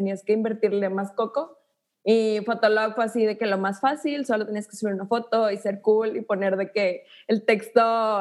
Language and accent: Spanish; Mexico; Digo, como mexicanos era lo que estaba a nuestro acceso más.